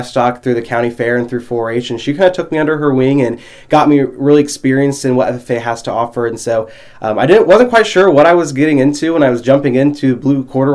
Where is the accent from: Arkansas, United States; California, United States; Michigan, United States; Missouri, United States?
Missouri, United States; Mexico; we're from Mexico. My dad's a Mexico native, and I've really enjoyed getting to grow up in this community